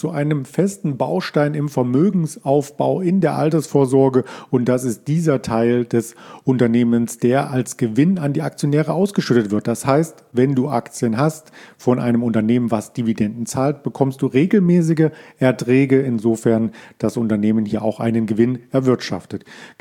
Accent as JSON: {"language": "German", "region": "Berlin area", "country": "Germany", "said": "Wir kommen ja beide hier aus dem Hauptstadtumkreis letzten Endes."}